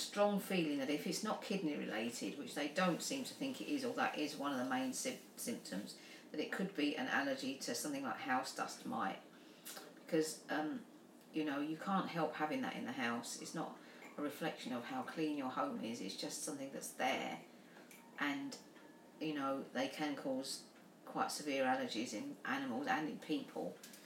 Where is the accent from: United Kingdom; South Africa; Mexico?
United Kingdom; Obviously, I'm British